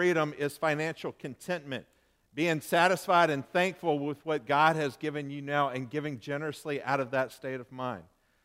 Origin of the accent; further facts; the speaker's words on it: Lake Charles, Louisiana, United States; When I was growing up in Lake Charles over in Louisiana, I loved going to my grandma's house